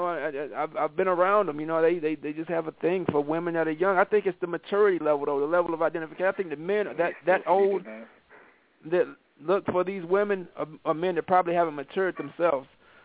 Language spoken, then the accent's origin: English; Georgia, United States; and even in Georgia where I come from, you know, I can honestly vouch for that too. You know, where I was born at in Georgia